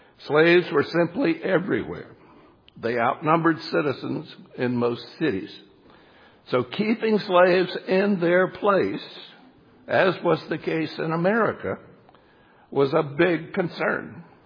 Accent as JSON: {"language": "English", "region": "the South", "country": "United States", "tie": "born or raised there", "said": "And I come from the South, raised in the heritage of the War of Northern Aggression."}